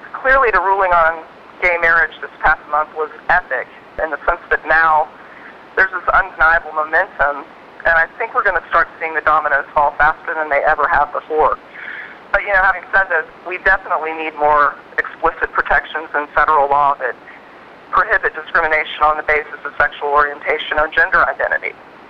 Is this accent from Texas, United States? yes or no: yes; Houston, Texas, United States; I actually woke up in my hometown of Houston, Texas, and I was visiting my dad, so it was really special to be, you know, in the city where I was born and to be with my dad.